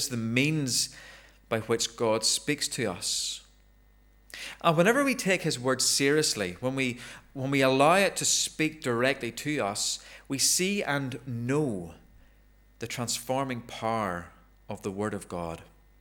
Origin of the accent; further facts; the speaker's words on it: Ballymena, Northern Ireland, United Kingdom; and of course I'm from Ballymena